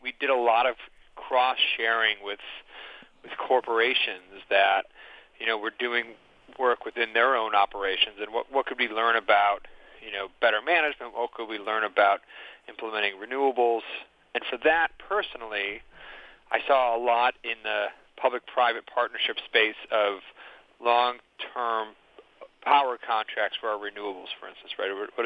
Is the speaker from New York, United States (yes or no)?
yes; Buffalo, New York, United States; Came home. I grew up in Buffalo, New York